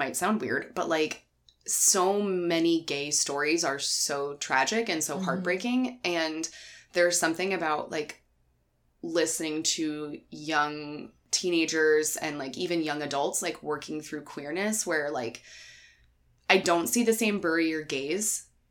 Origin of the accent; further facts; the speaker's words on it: Delaware, United States; It's set in Delaware, and I'm from Delaware, so I loved that.